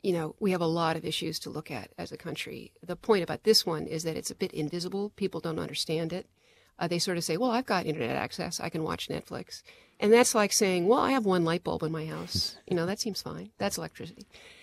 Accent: Santa Monica, California, United States; My hometown of Santa Monica, California, has cheap business fiber that the city provides

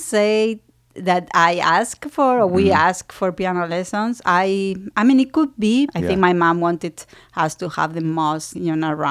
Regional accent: Spain; English is a second language; just because I'm from Spain

